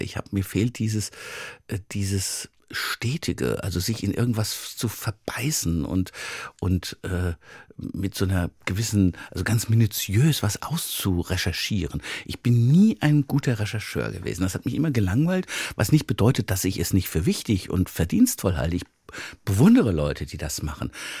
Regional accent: Mainz, Rhineland-Palatinate, Germany; in einer Kneipe in meiner Heimatstadt Mainz

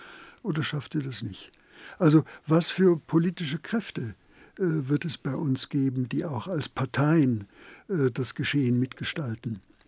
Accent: Heidelberg, Baden-Württemberg, Germany; Ich komme aus Heidelberg.

